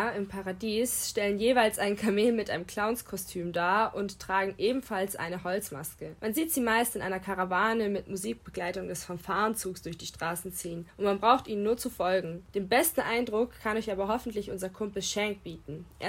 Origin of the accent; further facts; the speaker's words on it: Stuttgart, Baden-Württemberg, Germany; Also da, wo ich herkomme, Stuttgart, gibt's sowas eigentlich so gut wie gar nicht.